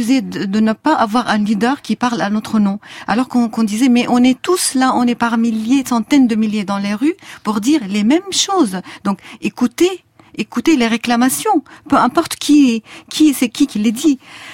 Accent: Syria; Moi, je suis chrétienne de Syrie. Je suis syrienne avant tout, mais je suis chrétienne quand il s'agit de l'islam.

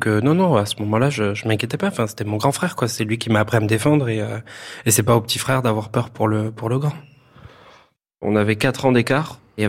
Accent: Marseille, Provence-Alpes-Côte d'Azur, France; j'ai 19 ans et j'ai passé toute mon enfance à Frévalons, c'est un quartier du 13e arrondissement de Marseille. Et actuellement, j'habite dans le 15e arrondissement.

